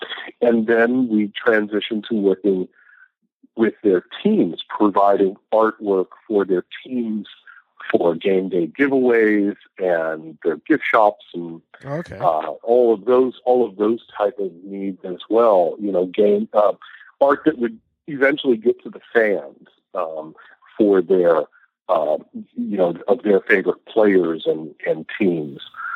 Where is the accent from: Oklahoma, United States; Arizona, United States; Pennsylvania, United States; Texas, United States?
Pennsylvania, United States; Erie; I started selling my art to local galleries in my hometown of Erie, Pennsylvania, right up on Lake Erie. And it's a very historical town.